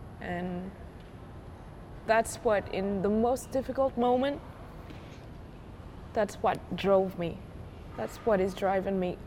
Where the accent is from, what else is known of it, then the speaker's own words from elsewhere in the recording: Mali; being an African woman, I was born and raised in Mali.